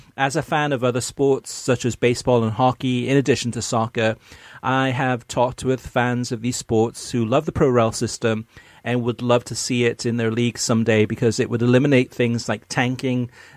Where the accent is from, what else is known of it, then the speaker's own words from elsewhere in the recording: Rochester, New York, United States; As an American, I grew up with sports and parental encouragement. At the time, my high school in Rochester, New York, did not have American football